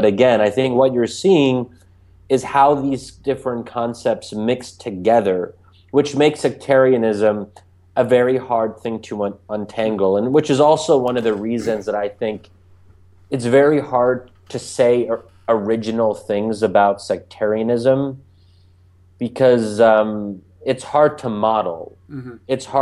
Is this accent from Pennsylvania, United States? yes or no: yes; Bryn Mawr, Pennsylvania, United States; So when I was growing up in the American Muslim community in Bryn Mawr, Pennsylvania, I don't really remember thinking about myself as Sunni or Shia.